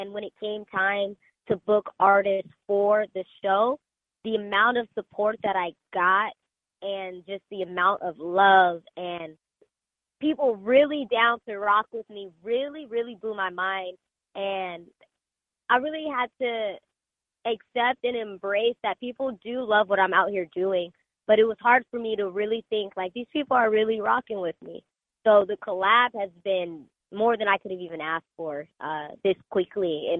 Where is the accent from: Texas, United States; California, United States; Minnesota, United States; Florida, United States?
California, United States; Rialto; also born or lived in San Bernardino; So I was born in San Bernardino, but I was raised in Rialto. It's like a sister city right next to it.